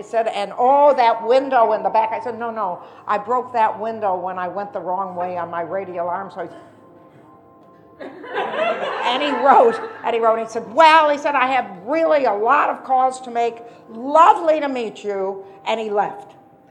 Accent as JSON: {"language": "English", "town": "Toledo", "region": "Ohio", "country": "United States", "said": "I'm from Toledo, Ohio, and in the early 70s, we were having these terrible snowstorms where helicopters were dropping food."}